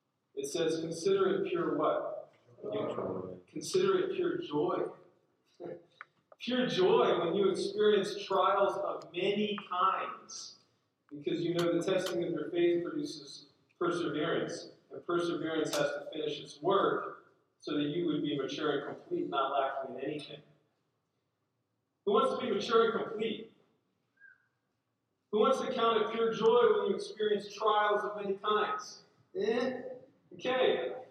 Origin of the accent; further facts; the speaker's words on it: Maryland, United States; now in Los Angeles, United States; We live in LA. Like I said, so we're not from LA. Just a quick high-level story about us. I'm from Maryland. My wife is from Virginia.